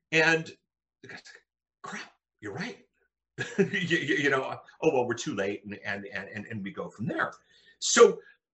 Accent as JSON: {"language": "English", "country": "Germany", "tie": "born or raised there", "said": "I grew up in Germany. My folks worked for the US military. And I grew up in Germany, and I love European food."}